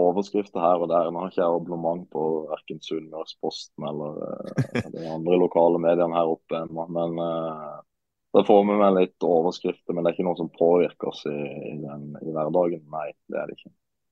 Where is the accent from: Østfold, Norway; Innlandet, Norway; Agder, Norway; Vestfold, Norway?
Agder, Norway; Marnardal; Julaften den tilbringes hjemme i Marnardal sammen med mor og far, og min brors og min søsters familie.